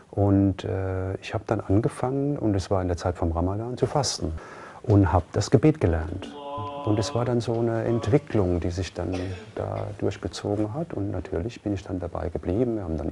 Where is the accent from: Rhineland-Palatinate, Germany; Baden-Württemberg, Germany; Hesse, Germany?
Hesse, Germany; Birkenau; Ich komme ursprünglich aus Birkenau, das ist hier ganz in der Nähe, also 30, 40 Kilometer von hier, das ist mein Geburtsort auch.